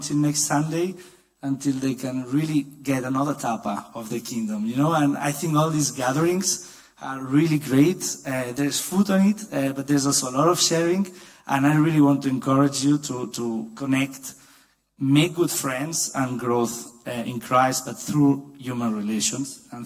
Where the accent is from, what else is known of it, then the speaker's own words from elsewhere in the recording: Barcelona, Catalonia, Spain; moved away as an adult; also born or lived in Brussels; now in Dusseldorf, Germany; I am 34 years old. I am Catalan from Barcelona. And yeah, I actually came to Dusseldorf